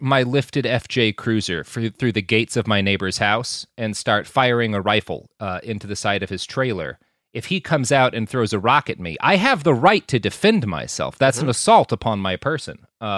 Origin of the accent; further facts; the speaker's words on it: Texas, United States; as a Texan, I know that Lone Star is the trash Texas beer